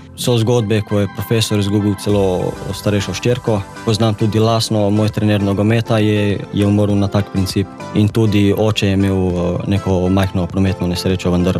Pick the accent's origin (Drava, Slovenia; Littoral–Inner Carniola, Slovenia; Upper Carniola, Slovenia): Littoral–Inner Carniola, Slovenia; Pivka; prihajam iz Pivke, sem mlad glasbenik